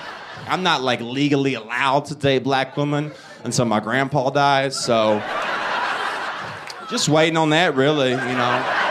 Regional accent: the South, United States; It's funny because I'm from the South, so everyone assumes I'm my grandpa all the time.

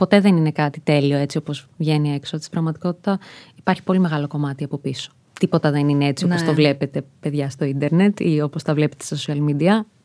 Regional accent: Thessaloniki, Central Macedonia, Greece; now in Athens, Greece; ετοιμάζομαι πάλι το βράδυ να φύγω για Θεσσαλονίκη

